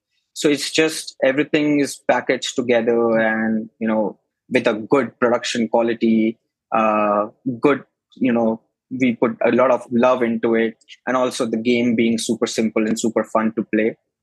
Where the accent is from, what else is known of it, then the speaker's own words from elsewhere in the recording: New Delhi, Delhi, India; because I come from New Delhi, which is a city in the northern part of India